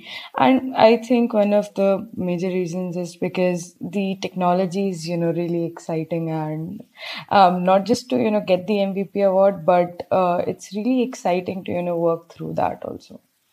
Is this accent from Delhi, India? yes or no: no; Bijnor, Uttar Pradesh, India; now in Hyderabad, India; I moved to Hyderabad because of the, you know, my job and my work. But currently I'm at my hometown. It's Bijnor, Uttar Pradesh. Comparatively, it's like a very small town.